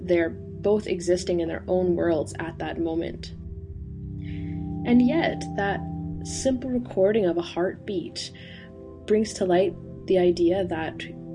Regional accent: Canada; moved away as an adult; now in United Kingdom; I am an exchange student. I'm traveling over here for 4 months and I'm from Canada originally.

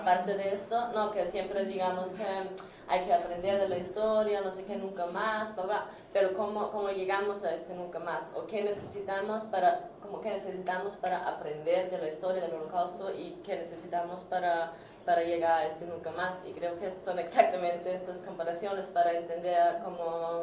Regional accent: Austria; Yo soy de Austria

